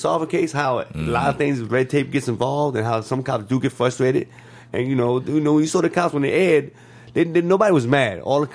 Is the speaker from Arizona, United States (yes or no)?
no; New York, United States; because normally, growing up in New York, you walk past them.